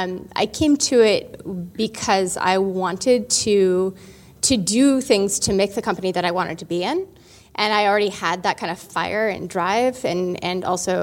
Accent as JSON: {"language": "English", "town": "San Francisco", "region": "California", "country": "United States", "said": "San Francisco."}